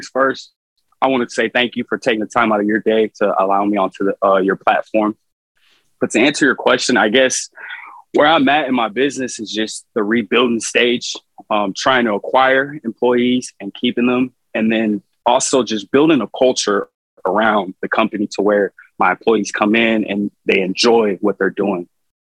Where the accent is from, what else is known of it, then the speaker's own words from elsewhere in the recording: Liberia; now in Des Moines, United States; So I moved here from Liberia. I was born by the ocean.